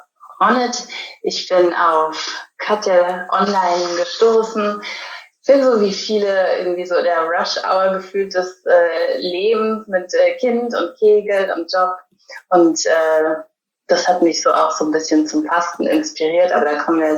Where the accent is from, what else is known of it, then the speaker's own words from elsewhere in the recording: Berlin, Germany; Ich bin aus Berlin, wie du ja auch